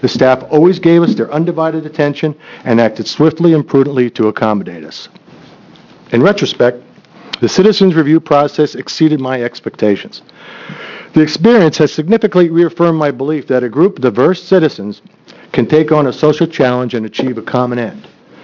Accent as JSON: {"language": "English", "town": "Portland", "region": "Oregon", "country": "United States", "said": "I'm from Portland, Oregon."}